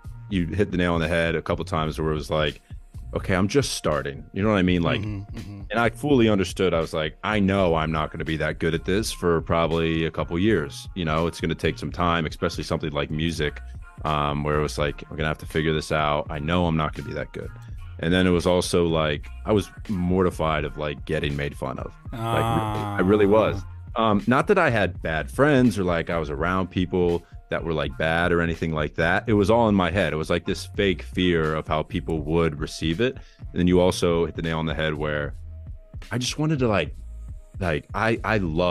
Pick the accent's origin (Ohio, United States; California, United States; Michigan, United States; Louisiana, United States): Ohio, United States; But yeah, so I'm from Ohio, I'm in the Midwest. This is a sneak peek. I don't usually say where I'm from, but yeah, everyone in here knows I'm from Ohio now.